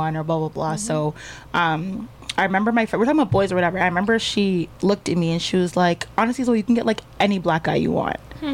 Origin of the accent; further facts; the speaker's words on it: Nova Scotia, Canada; I'm Canadian. Full Nova Canadian. Scotia.